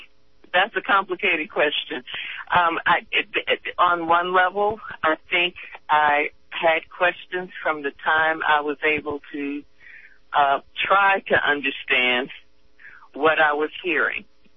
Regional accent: Hyattsville, Maryland, United States; now in Durham, United States; I was raised in Hyattsville, Maryland, right outside of Washington, D.C.

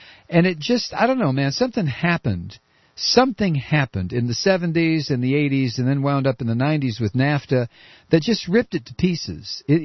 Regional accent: Toledo, Ohio, United States; I'm originally from Toledo, Ohio, Mal

